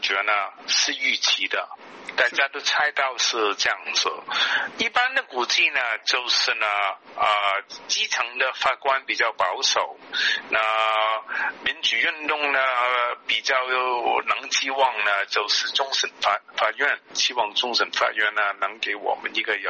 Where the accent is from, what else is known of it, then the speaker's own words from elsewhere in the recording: Hong Kong; 从前我们香港人都相信